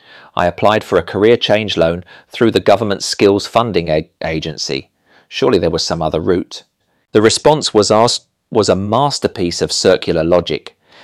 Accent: Portsmouth, South East England, United Kingdom; I grew up in Portsmouth watching my dad work on naval systems

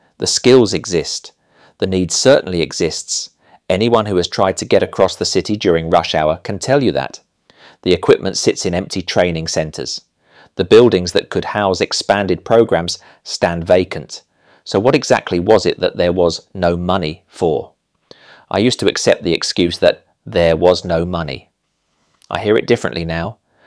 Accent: Woolston, South East England, United Kingdom; Growing up in Woolston, watching my father come home from the dockyards with stories of the ships taking shape, I knew I wanted to work with my hands and my head together.

